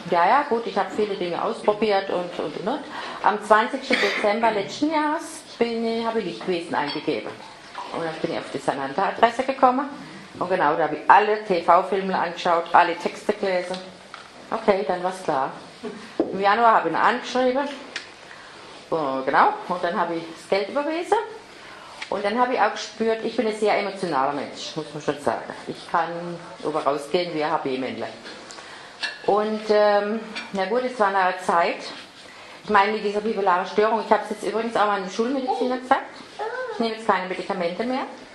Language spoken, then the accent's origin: German; Oberkirch, Baden-Württemberg, Germany; ich komme aus Oberkirch, im Ortenaukreis, gegenüber von Straßburg.